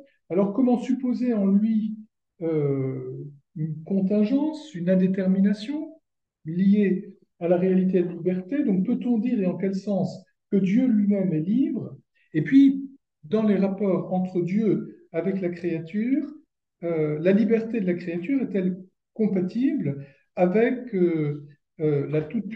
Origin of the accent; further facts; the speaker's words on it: Grand Est, France; quand on est pas belge, moi je suis lorrain, donc un peu entre les deux